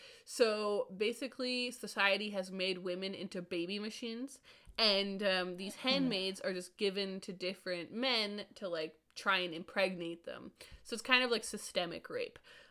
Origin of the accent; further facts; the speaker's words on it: Canada; Like, I'm Canadian.